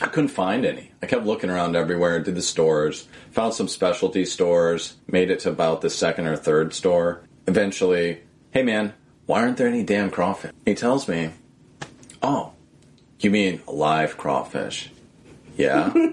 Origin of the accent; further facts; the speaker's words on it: Southern US, United States; I'm from the South, and something that happens down there is shrimp boils, crawfish boils